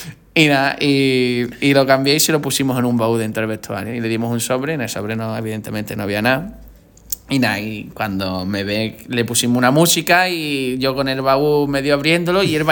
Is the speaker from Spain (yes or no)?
yes; Andalusia, Spain; Yo soy típico andaluz